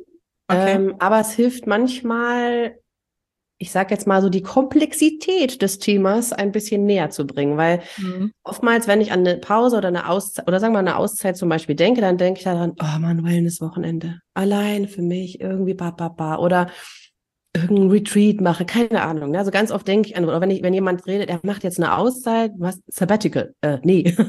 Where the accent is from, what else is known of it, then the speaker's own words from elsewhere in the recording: East Germany, Germany; aber ich bin ja auch in der DDR groß geworden